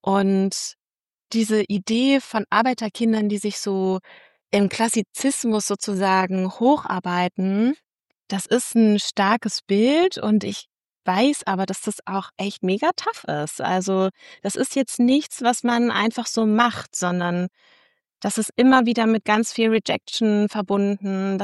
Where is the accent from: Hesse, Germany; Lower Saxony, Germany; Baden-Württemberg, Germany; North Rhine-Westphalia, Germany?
Lower Saxony, Germany; Uelzen; Also Uelzen ist meine Heimatstadt.